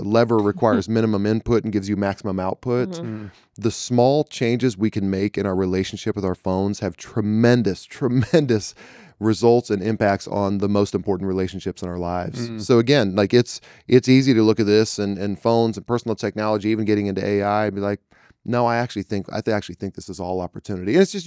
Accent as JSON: {"language": "English", "region": "Oklahoma", "country": "United States", "said": "I'm from Oklahoma originally, so that's where I got myself."}